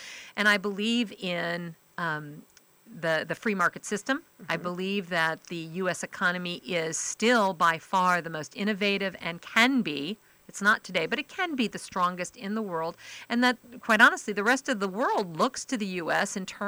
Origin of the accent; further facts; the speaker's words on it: South Carolina, United States; I'm from York County. Fort Mill School District is one of the best in the state.